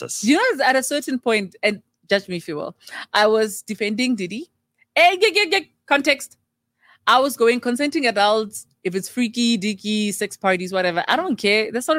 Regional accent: South Africa; I'm so South African. It's embarrassing, man.

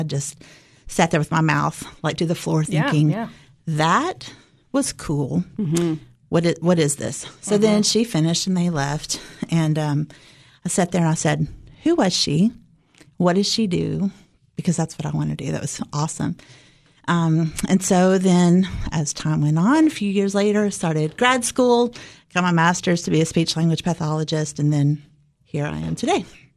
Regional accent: Cookeville, Tennessee, United States; I am a local from Cookeville, Tennessee, and used to be a classroom teacher.

